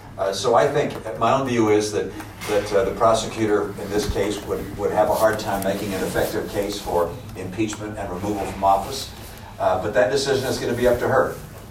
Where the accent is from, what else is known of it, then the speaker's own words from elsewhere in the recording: Michigan, United States; born there; I was born in Michigan, yes.